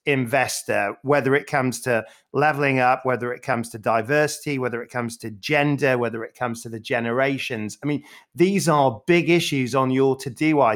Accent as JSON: {"language": "English", "town": "Sheffield", "region": "Yorkshire and the Humber", "country": "United Kingdom", "tie": "born or raised there", "said": "you grew up in the northeast in Newcastle, I grew up in Sheffield"}